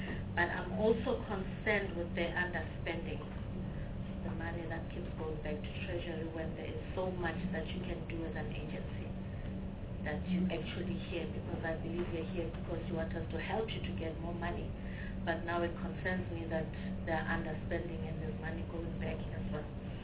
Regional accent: Gauteng, South Africa; because I'm from Gauteng, and I can tell you of a number of townships

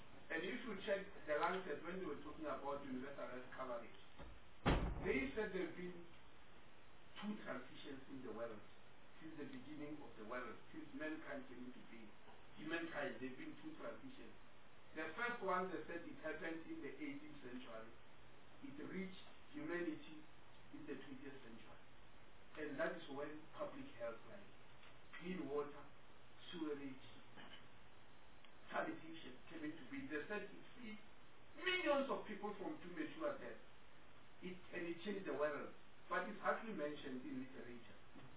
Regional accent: South Africa; But me here, because I'm a South African, my training was fully in a teacher hospital.

